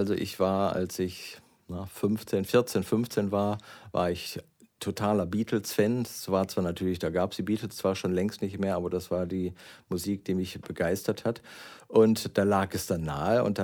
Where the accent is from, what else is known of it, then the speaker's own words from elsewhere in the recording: North Rhine-Westphalia, Germany; ich stamme nicht aus dem Ruhrgebiet. Ich bin zwar da groß geworden, aber ich bin ja gebürtig vom Niederrhein, das noch ein Stückchen weiter ist. Und Niederrhein klingt jetzt erstmal sehr exotisch, das ist quasi kurz vor der holländischen Grenze.